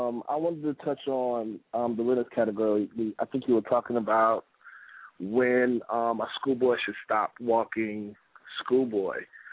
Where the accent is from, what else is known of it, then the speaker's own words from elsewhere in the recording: Atlanta, Georgia, United States; now in New Jersey, United States; I started in Atlanta, but I'm in Jersey.